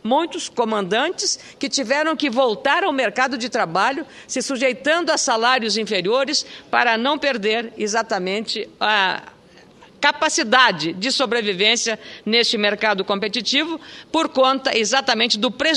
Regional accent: Rio Grande do Sul, Brazil; E, mais como gaúcha, feliz

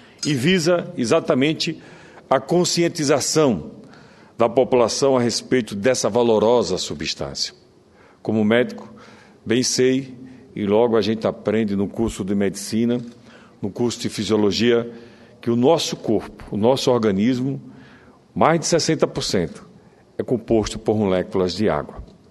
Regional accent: Northeast Region, Brazil; Sou nordestino, convivo com longos períodos de estiagem

